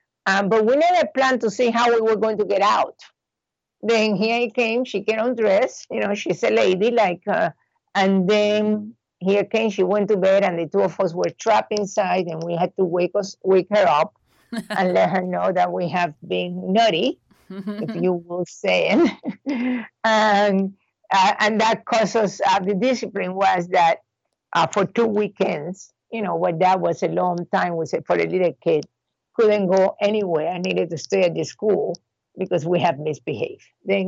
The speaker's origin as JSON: {"language": "English", "country": "Cuba", "also_born_or_lived": "Spain", "moved": "yes", "said": "I am from Cuba. That's my original country of birth. I came to the United States through Spain. My family left during the Castro administration."}